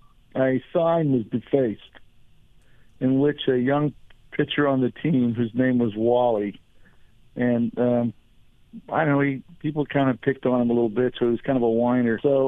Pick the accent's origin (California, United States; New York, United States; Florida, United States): Florida, United States; Tampa; I am from Florida originally. I grew up in Tampa. Other than traveling for baseball, I've been here my whole life.